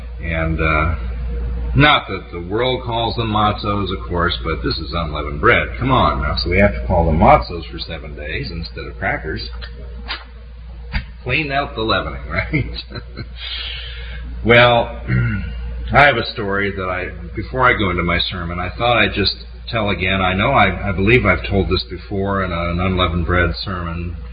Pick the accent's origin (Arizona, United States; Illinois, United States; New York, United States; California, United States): New York, United States; Newburgh; born there; now in Florida, United States; You know, I wasn't born here. I was born in Newburgh, New York.